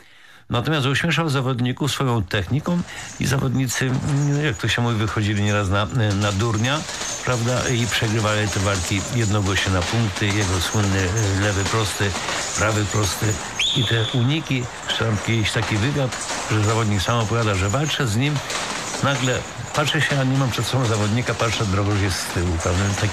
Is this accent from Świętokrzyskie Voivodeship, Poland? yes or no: yes; Kielce, Świętokrzyskie Voivodeship, Poland; chyba jestem jedynym kielczaninem